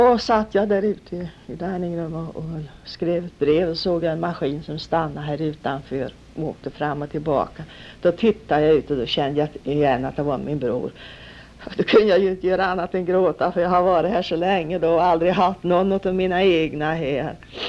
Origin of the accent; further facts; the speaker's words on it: Sweden; moved away as an adult; now in Cleveland, United States; Nej, moster, så jag har sett lite av allting i Sverige, så jag ville alltid se något mer än Ersibula. Så jag kom hit.